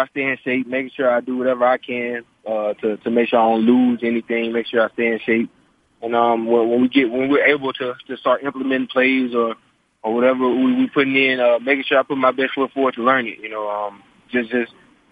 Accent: Mississippi, United States; I mean, I'm from Mississippi, so it's a lot of good soul food, a lot of good country eating.

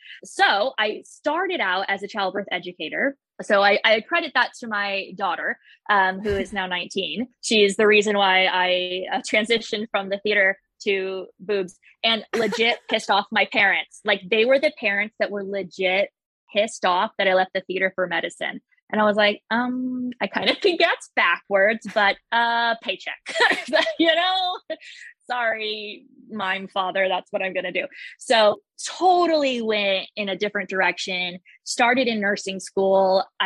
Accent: Las Vegas, Nevada, United States; Although I did grow up in a house of showgirls because I grew up in Vegas.

